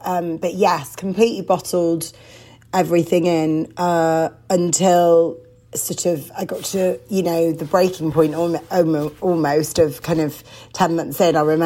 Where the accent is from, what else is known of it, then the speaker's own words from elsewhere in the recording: United Kingdom; born there; I spoke back at a normal pace and, you know, I'm British born.